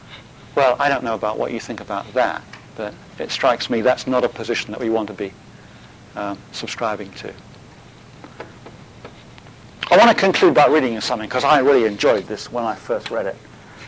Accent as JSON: {"language": "English", "town": "Montreal", "region": "Quebec", "country": "Canada", "tie": "born or raised there", "said": "When I was a young boy growing up in Montreal, horses walked up and down the street, pulling wagons and sleds"}